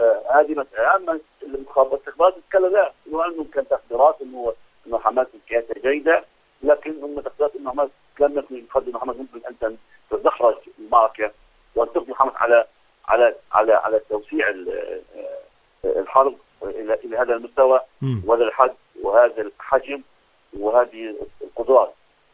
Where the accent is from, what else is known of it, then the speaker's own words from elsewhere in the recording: Palestine; حتى نحن كفلسطينيين.